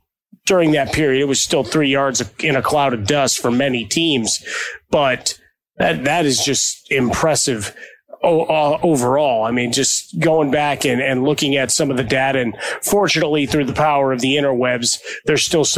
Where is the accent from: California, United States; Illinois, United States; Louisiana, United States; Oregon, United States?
Illinois, United States; Chicago; It's like, you know, growing up in Chicago, I said, you know, rain, sleet, snow, fog, that's all part of Chicago Bears lore.